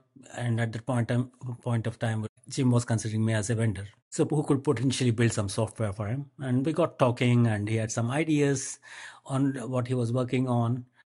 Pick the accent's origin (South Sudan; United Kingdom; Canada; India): India; I was born in India, born, brought up, I went to school in India.